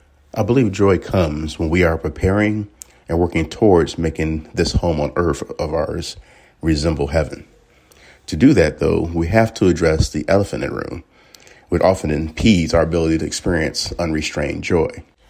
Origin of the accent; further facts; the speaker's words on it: Chicago, Illinois, United States; now in Champaign, United States; Like many, I was a transplant from the Chicago area coming down here for school.